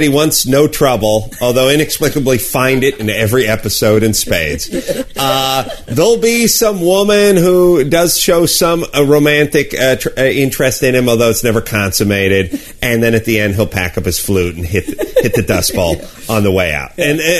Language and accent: English; North Hollywood, California, United States; By the way, as a local, you know, I'm from North Hollywood. I'm from here.